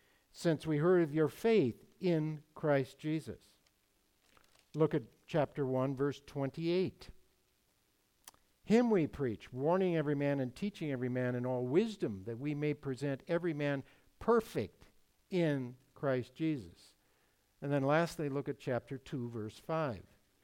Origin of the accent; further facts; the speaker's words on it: Wilmer, United States; When I was a young person growing up in the Wilmer area, the church that I attended, they routinely called each other brother so-and-so or sister so-and-so.